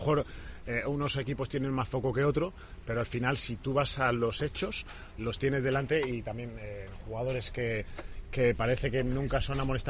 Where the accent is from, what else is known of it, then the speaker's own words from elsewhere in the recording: Spain; Y ahí el corazón a nosotros nos dice que como españoles no la vemos tan mano como la puede haber un alemán.